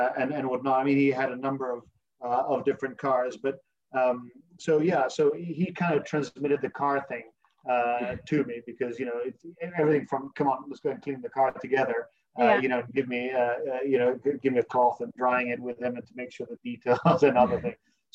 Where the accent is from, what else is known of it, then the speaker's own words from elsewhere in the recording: Scotland, United Kingdom; also born or lived in London, United Kingdom; I was born in London and educated in Scotland, so you know, the British, and I've been living half my life in the UK